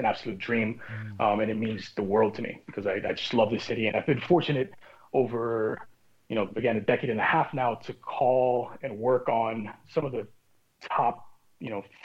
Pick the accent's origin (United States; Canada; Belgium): United States; Miami, Florida; also born or lived in Havana, Cuba; I was born in Havana, Cuba, but I've grown up in Miami.